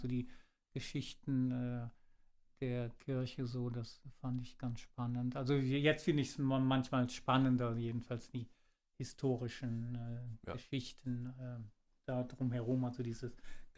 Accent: Straelen, North Rhine-Westphalia, Germany; Da, wo ich herkomme, eben Strahlen am Niederrhein, das ist, hat eine sehr, sehr schöne gotische Kirche mit famosen Altären

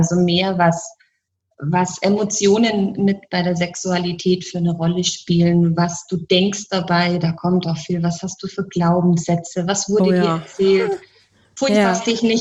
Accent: Bavaria, Germany; wie es bei uns in Bayern so heißt

